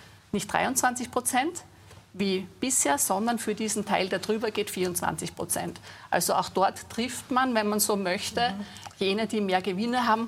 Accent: Styria, Austria; Ich habe in meinem Heimatbundesland in der Steiermark auch die Reformpartnerschaft damals als Abgeordnete mitbegleitet.

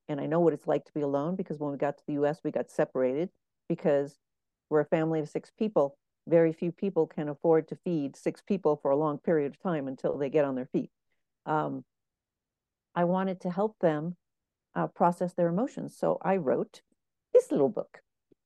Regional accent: New York, United States; born or raised there; also born or lived in Cuba

